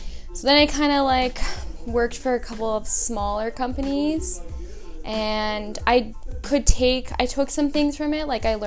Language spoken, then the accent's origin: English; Edmonton, Alberta, Canada; Edmonton. Oh, my whole life. Born and raised.